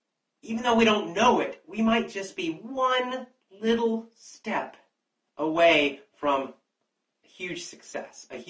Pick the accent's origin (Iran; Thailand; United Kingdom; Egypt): Thailand; English is a second language; moved away as an adult; now in San Francisco, United States; I think back about 7.5 years ago to when I first moved to San Francisco. Moved to San Francisco from Thailand.